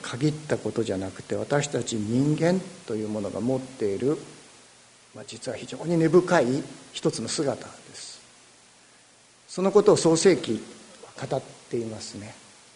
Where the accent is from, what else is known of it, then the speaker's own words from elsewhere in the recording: Tsuyama, Okayama, Japan; 津山っていうところで生まれ育ったんですが、そこに行くと、もう十数年行ってないんですけど、10年近く私は津山に足踏み入れてませんが、